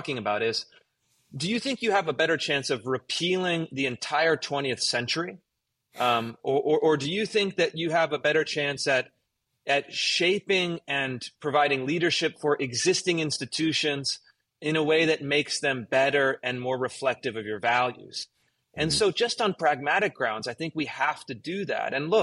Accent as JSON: {"language": "English", "town": "Sacramento", "region": "California", "country": "United States", "tie": "born or raised there", "also_born_or_lived": "Berkeley / Oakland", "said": "Yeah, I grew up in Sacramento, and I lived for, I don't know, maybe 4 or 5 years in Berkeley and Oakland. I lived for a year down in L.A."}